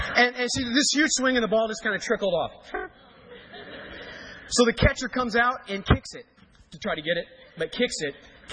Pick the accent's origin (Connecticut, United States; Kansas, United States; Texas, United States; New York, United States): Kansas, United States; born there; So I was born in Kansas, but I moved here as fast as I could.